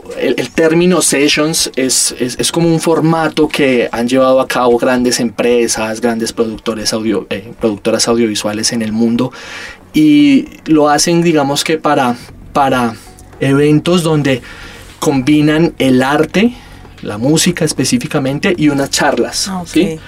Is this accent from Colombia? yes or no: yes; Colombia; el contexto colombiano, nuestra historia como colombianos